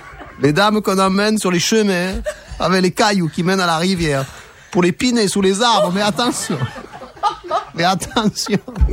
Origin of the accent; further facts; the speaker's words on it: South-West France, France; ça s'entend pas, mais je suis du Sud-Ouest.